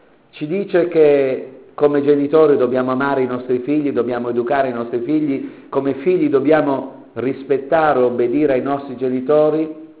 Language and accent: Italian; Piedmont, Italy; also born or lived in Rome; now in Foggia, Italy; Sono italiano, italiano puro, nel senso che sono piemontese, ho la residenza anagrafica a Foggia e sono vissuto per molti anni a Roma, quindi nord, sud e centro, quindi sono un vero italiano